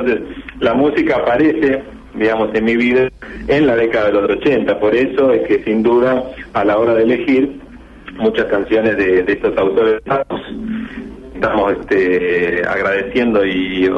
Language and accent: Spanish; Santa Fe, Argentina; al tocar en Rosario siempre es buena onda para nosotros, que somos santafesinos